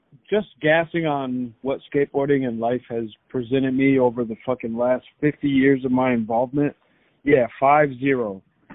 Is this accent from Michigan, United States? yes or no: yes; Michigan, United States; My cousin was like a pioneer in my hometown in Michigan, I was fucking 4 years old, And my grandmother used to take care of me and my two brothers.